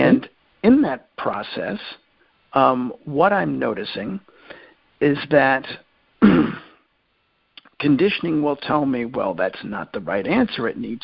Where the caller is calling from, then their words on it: Maryland, United States; I'm calling from Maryland.